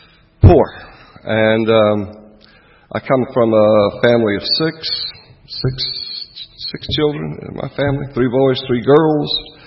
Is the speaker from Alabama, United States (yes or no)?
yes; Phenix City, Alabama, United States; also born or lived in Columbus, Georgia; I was born in Columbus, Georgia, but that was kind of a lie. I was raised across the river for about 17 years in a place called Phenix City, Alabama.